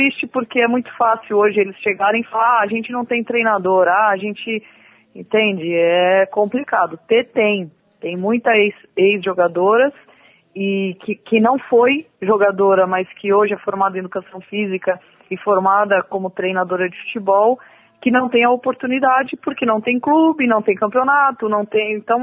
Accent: São Paulo, Brazil; Eu, graças a Deus, sou de São Paulo e aqui as coisas são diferentes.

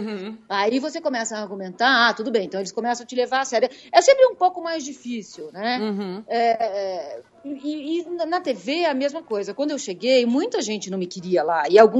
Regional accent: Rio de Janeiro, Brazil; born there; porque eu nasci no Rio e eu ia ao Maracanã

